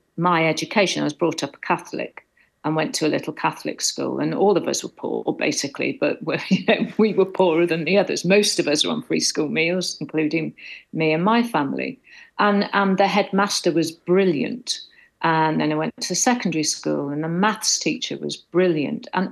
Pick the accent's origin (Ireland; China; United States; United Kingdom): United Kingdom; Wales; I grew up in North Wales. I'm fundamentally a northerner, I suppose. But I'm not someone from the southeast. I'm not from the wealthy southeast.